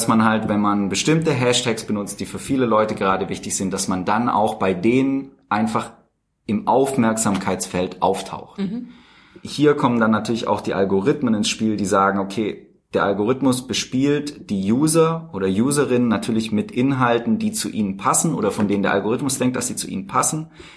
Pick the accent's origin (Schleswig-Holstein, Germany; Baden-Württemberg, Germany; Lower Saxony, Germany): Baden-Württemberg, Germany; born or raised there